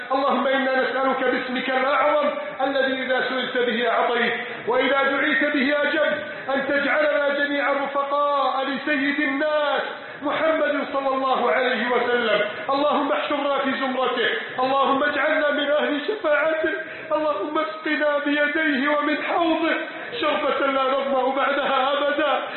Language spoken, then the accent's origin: Arabic; Egypt; بلادنا مصر